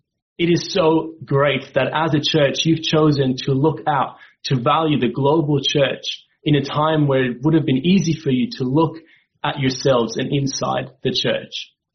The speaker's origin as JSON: {"language": "English", "country": "Switzerland", "tie": "born or raised there", "lives_now": "Australia", "said": "I grew up in Switzerland and have now been living in Australia for the last 7 years."}